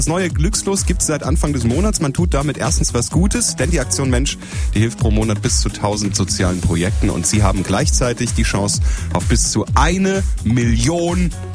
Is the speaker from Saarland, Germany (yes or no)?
yes; Saarland, Germany; Also ich als Saarländer kann sagen, das klingt total nach Urbayer.